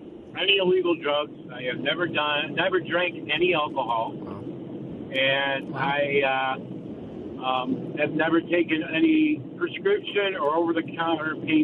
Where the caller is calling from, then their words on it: Indianapolis, Indiana, United States; I'm right now in Indianapolis, heading home to Chicago.